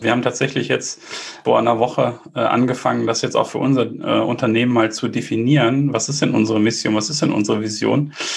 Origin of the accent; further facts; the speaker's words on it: Bielefeld, North Rhine-Westphalia, Germany; also born or lived in Munich; Und als Bielefelder unterstreiche ich das natürlich gerne. Wir haben auch ein paar Jahre in München gelebt